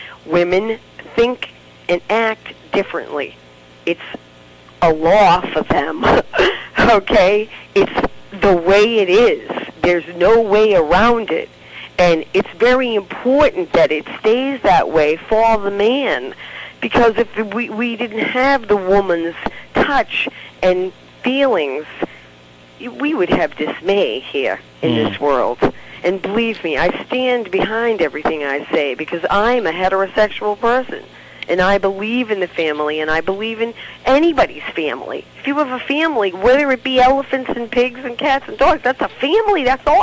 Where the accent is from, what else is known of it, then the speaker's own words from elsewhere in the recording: Medford, Massachusetts, United States; I grew up in Boston.